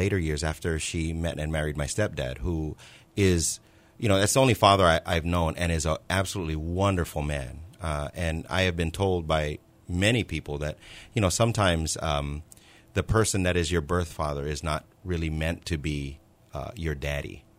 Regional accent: Waipahu, Hawaii, United States; Well, I grew up in Waipahu.

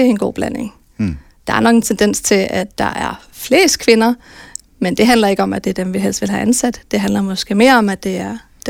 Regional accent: Viborg, Central Denmark Region, Denmark; jeg synes, jeg er viborgenser med stort V.

